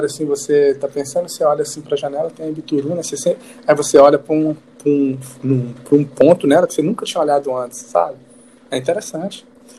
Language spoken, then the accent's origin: Portuguese; Governador Valadares, Minas Gerais, Brazil; now in Deerfield Beach, United States; O que eu conheço de Valadares é só o meu bairro, o bairro onde eu cresci